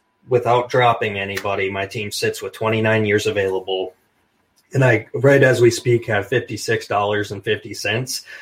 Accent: Minnesota, United States; I am from Minnesota

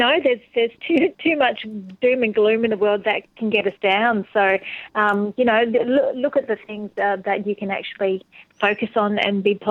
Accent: Perth, Western Australia, Australia; I was born in Perth, and I kind of grew up between Rottnest Island and South Perth.

